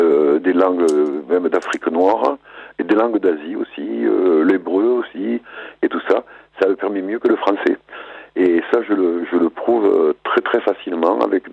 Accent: France; Je suis un bon français, mais je veux corriger la France de cette bêtise

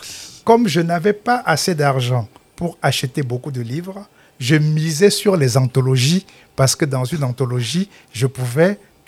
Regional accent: Cameroon; first language Romala; French is a second language; Je parle le romala, qui est ma langue maternelle, mais je ne sais pas l'écrire.

